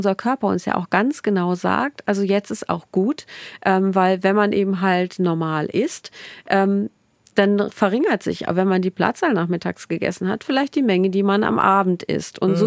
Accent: North Germany, Germany; Und ich komme aus Norddeutschland

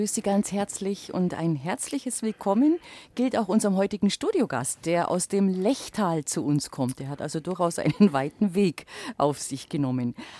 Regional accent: Bavaria, Germany; Das Lechtal, da tue ich mich da als Allgäuerin natürlich leicht, lieber Josef, das liegt quasi bei mir ums Eck

